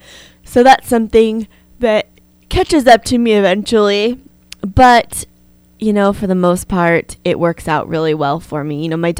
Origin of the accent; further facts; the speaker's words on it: Arizona, United States; That might be a little bit cold. I might not enjoy it that much, but I'm still really excited to go to the desert of Arizona in the high desert.